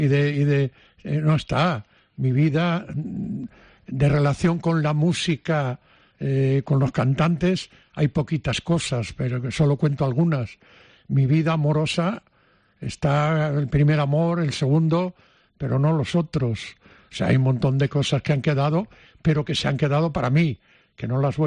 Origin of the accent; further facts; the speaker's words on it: Padrón, Galicia, Spain; Yo vine de Padrón